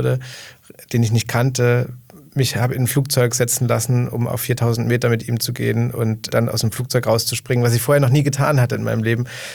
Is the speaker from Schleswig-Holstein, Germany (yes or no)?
no; Saxony, Germany